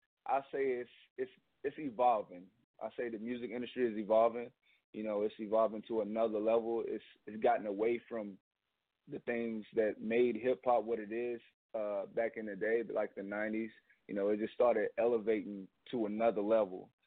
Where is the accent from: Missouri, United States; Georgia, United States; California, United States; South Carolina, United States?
South Carolina, United States; Dillon; shout out to my hometown, man. I'll never forget where I come from. None of that stuff, man. Shout out Dillon, South Carolina. That's where I'm from.